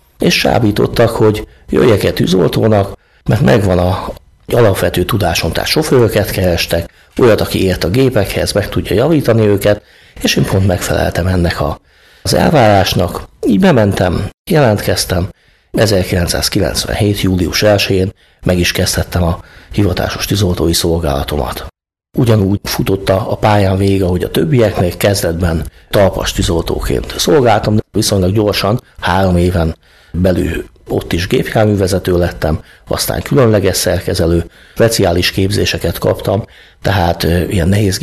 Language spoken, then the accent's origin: Hungarian; Kiskunhalas, Bács-Kiskun, Hungary; 1977-ben születtem Kiskunhalason, itt nőttem föl, Fazekas Gábor utcai általános iskolába jártam